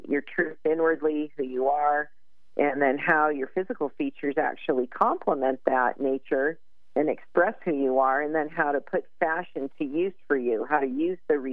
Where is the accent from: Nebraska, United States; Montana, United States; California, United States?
California, United States; now in Utah, United States; I'm from the San Francisco Bay Area.